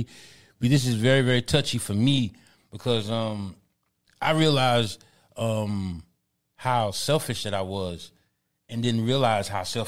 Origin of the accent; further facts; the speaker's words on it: New York City, New York, United States; I was growing up in the New York. So I had to be almost confrontational to survive.